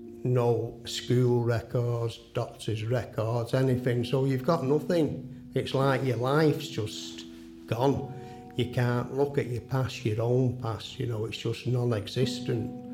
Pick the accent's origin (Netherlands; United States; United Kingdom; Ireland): United Kingdom; Manchester, North West England; born and bred in Manchester.